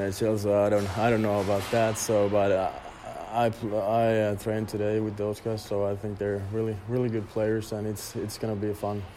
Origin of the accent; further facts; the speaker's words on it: Finland; obviously it would be a great thing to go to my hometown and play there